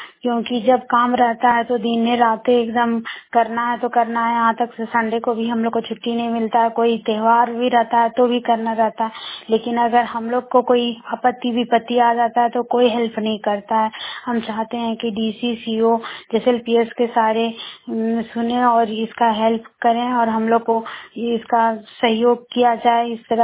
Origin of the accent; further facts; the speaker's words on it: Barkagaon, Jharkhand, India; बड़कागांव प्रखंड की रहने वाली हूँ, लेकिन मेरा पोस्टिंग चुरचू ब्लॉक में है।